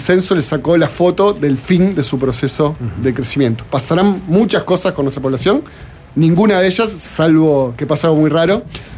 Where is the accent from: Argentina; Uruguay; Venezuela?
Uruguay; Montevideo; es porque soy montevideano y Montevideo es el departamento con menos porcentaje de mascotas por hogar